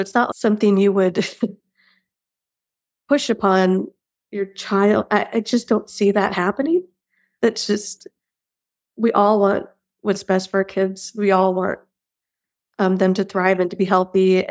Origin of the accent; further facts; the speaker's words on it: Washington, United States; moved away as an adult; now in Alaska, United States; I came to go to college back in the 90s and met an Alaskan. I'm originally from Washington State. Met my husband, and 20-something odd years later, we were happy to raise the kids here